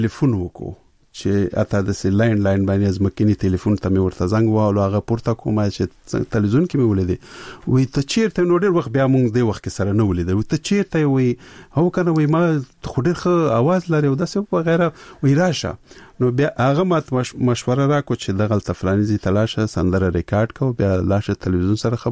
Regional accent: Peshawar, Khyber Pakhtunkhwa, Pakistan; زه ورکوټه په پېښور کې لوی شوی یم.

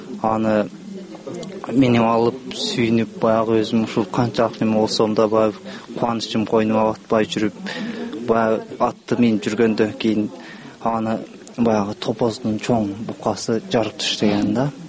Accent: Tajikistan; now in Kyrgyzstan; Тажикстандан келдик десек тажик туугандар деп жатышат да.

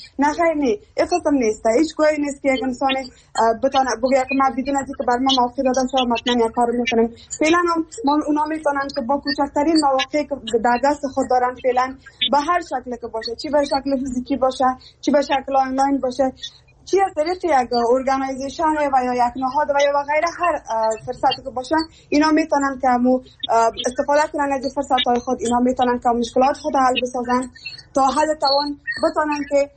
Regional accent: Afghanistan; همه ما یک افغان هستیم، از یک افغانستان هستیم

